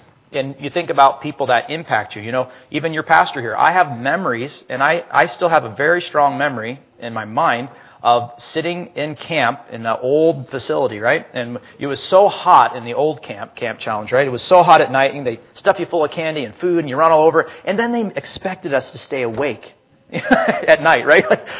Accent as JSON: {"language": "English", "town": "Wichita", "region": "Kansas", "country": "United States", "tie": "born there", "said": "And I was born in Wichita many years later."}